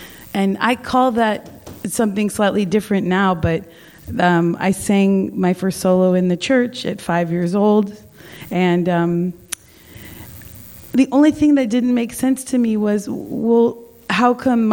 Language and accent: English; California, United States; I grew up here in the Bay Area, and my spiritual awakening happened at a young age because I grew up in the church